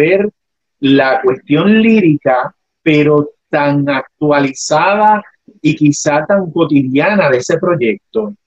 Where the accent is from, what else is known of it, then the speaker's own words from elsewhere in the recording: Puerto Rico; somos puertorriqueños, y hasta el día de hoy todavía hay muchas personas en Puerto Rico que están sufriendo los estragos